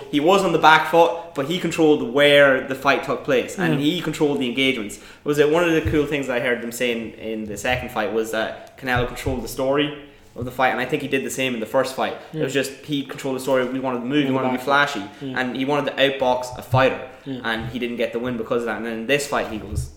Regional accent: Ireland; Okay, a lot of people now, because we're Irish and all that, we're on the Conor McGregor bandwagon.

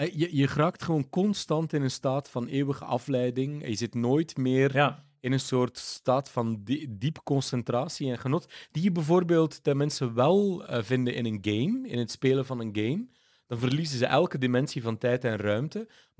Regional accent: Amsterdam, North Holland, Netherlands; jij bent een Rotterdammer, ik ben Amsterdammer.

